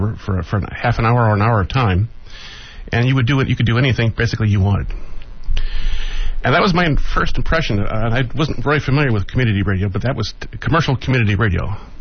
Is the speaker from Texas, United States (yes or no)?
no; Chicago, Illinois, United States; I grew up in the Chicago area, and I lived there for most of my life, and I've been here about 10 years.